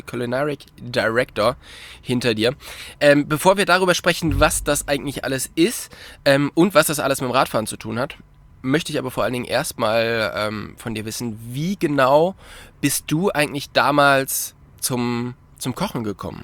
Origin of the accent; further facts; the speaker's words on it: North Rhine-Westphalia, Germany; Bensberg, das ist nicht so weit weg von dort, wo ich aufgewachsen bin.